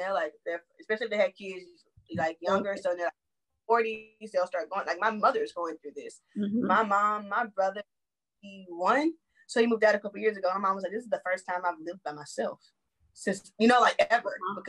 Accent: Houston, Texas, United States; I'm from Texas, Houston, we try and smother and because I grew up like that.

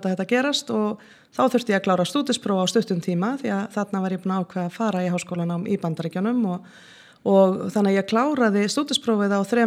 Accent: Kópavogur, Capital Region, Iceland; Ég alin upp á Kársnesi í Kópavogi og Kársnesingur í húð og hár. Ég ættuð að Vestfjörðum, mamma ólst upp á Djúpavík og úr Skagafirði

